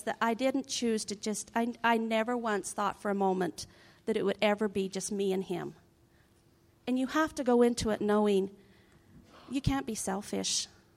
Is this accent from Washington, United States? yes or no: no; Hilldale, Utah, United States; I was born and raised in Hilldale, Utah.